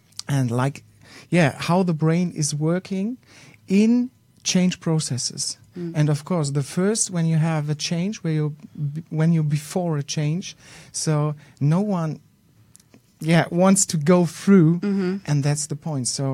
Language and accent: English; Bielefeld, North Rhine-Westphalia, Germany; English is a second language; in my hometown Bielefeld